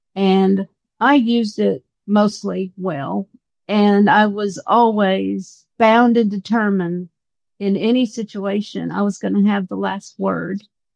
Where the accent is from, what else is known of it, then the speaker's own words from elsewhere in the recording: the South, United States; And so, you know, I grew up in the South. So, you know, all my family hunted.